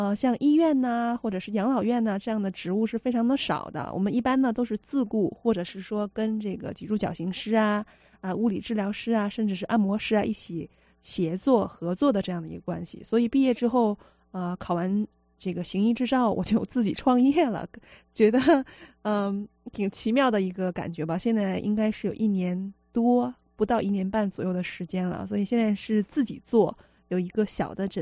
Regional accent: Shenyang, Liaoning, China; moved away as an adult; now in United States; 但是我老家呢是来自于辽宁省啊，在沈阳。我是土生土长在国内生活了20年，然后也参加了高考，走进了大学，但是只在大学读了2年，之后呢就跟家人一起移民来美国了。来那个应该是在2010年的9月份

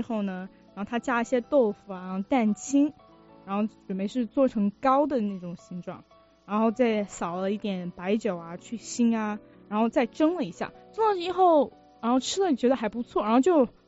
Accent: Jingzhou, Hubei, China; 那个荆州就是我的家乡了。

